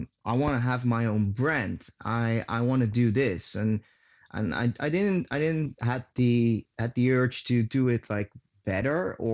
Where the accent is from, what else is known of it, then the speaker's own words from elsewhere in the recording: The Hague, South Holland, Netherlands; now in Amsterdam, Netherlands; I'm originally from The Hague. I live in Amsterdam now, but I am from The Hague.